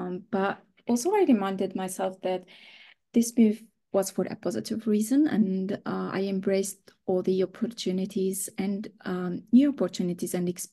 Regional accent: Lebanon; accent: French; first language French; English is a second language; So I'm from Lebanon, but my accent, I think, because my first language is French, so there might be a little bit French accent.

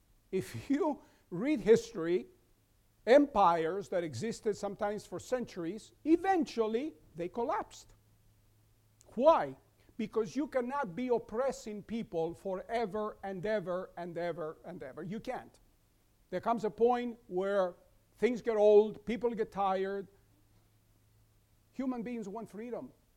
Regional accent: Argentina; also born or lived in Greece; I was born in Greece. I was raised in Argentina. I've been living here for over 55 years.

